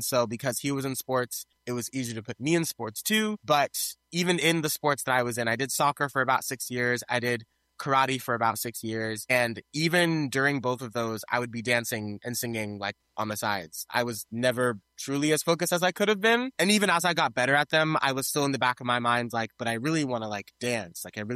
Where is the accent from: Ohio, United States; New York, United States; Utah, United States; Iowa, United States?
Ohio, United States; Athens; I did a lot of summer theater in my community theater, my hometown, Ohio Valley Summer Theater. Also, I worked with ABC Players, which is in Nelsonville, Ohio, which is 30 minutes away from Athens, Ohio. I'm from Athens, Ohio.